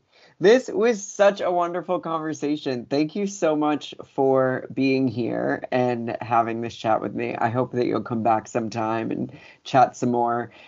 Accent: Simsbury, Connecticut, United States; now in New York, United States; I am from a little town northwest of Hartford called Simsbury, Connecticut.

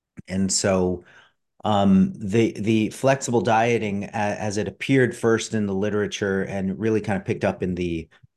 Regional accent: California, United States; accent: Californian; Yeah, that's right. That's where I get my accent from.

